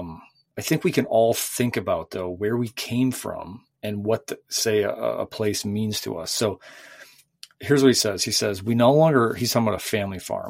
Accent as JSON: {"language": "English", "region": "North Dakota", "country": "United States", "tie": "born or raised there", "said": "like the plains or, my home state of North Dakota"}